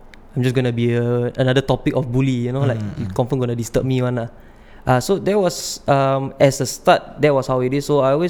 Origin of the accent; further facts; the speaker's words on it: Jurong, Singapore; I grew up in Jurong. Grew up in Jurong West.